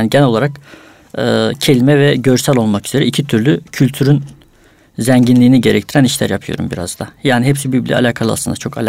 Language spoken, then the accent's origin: Turkish; Van, Turkey; Vanlıyım.